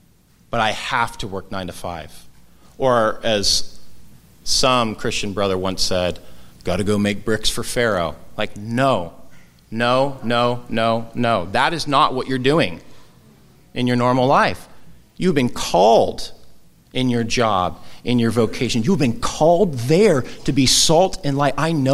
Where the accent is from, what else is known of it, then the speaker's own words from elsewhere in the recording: California, United States; now in Santa Rosa, United States; because I come from Orange County, which is the land of mega churches, right?